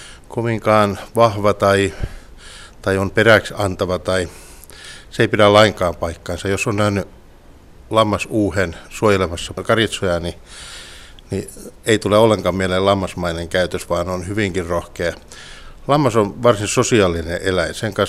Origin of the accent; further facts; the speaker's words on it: Yläne, Southwest Finland, Finland; Olen syntynyt Yläneellä ja asun edelleenkin siellä Turusta noin 60 kilometriä pohjoiseen. Avointa maaseutua, rauhallinen pieni kylä.